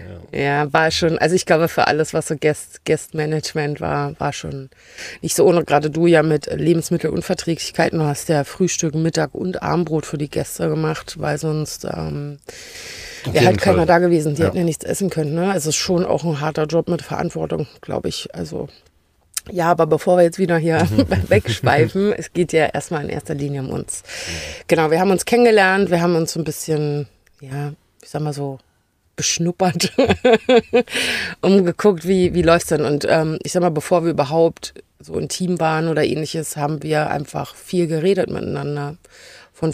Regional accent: Berlin, Germany; Also ich bin ja Berlinerin.

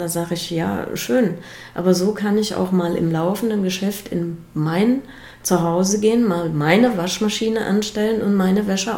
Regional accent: Appenheim, Rhineland-Palatinate, Germany; born or raised there

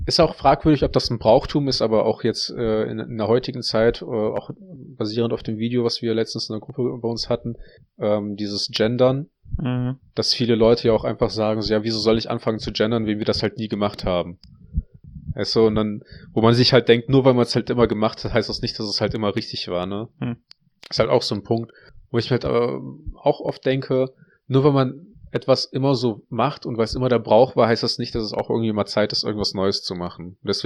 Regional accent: Russia; Ja, mir ist es egal, ob gerade als Russe oder nicht

